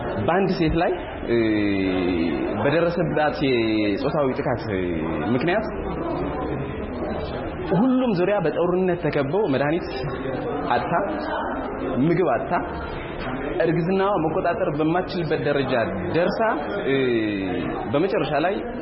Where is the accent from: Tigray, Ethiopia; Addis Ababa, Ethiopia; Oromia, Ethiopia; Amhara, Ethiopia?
Tigray, Ethiopia; እኔ ከትግራይ ክልል ነው የመጣሁት።